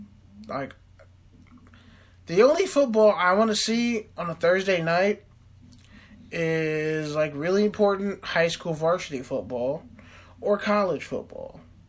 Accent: Oakland, California, United States; I'm still from East Oakland. I didn't forget.

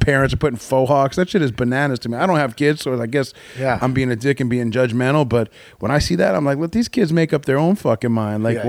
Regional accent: Brooklyn, New York, United States; now in California, United States; But I'm from Brooklyn. My mother, like I said, she grew up dancing at the Peppermint Lounge, and her Motown record collection is biggest one, in the neighborhood.

